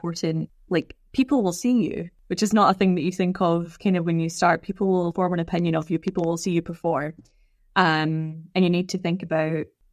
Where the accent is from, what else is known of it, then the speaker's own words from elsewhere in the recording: Glasgow, Scotland, United Kingdom; I'm a Glaswegian stand-up